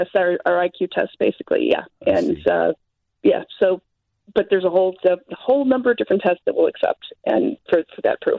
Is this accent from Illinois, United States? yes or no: yes; Chicago, Illinois, United States; I am a Chicagoan. Go Chicago. Love Chicago.